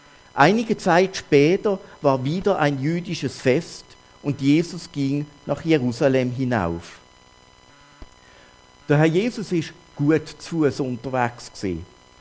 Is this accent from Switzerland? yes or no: yes; Switzerland; accent: Swiss German; Ich hoffe, ihr versteht meinen Dialekt, auch wenn ich nicht Berndeutsch rede.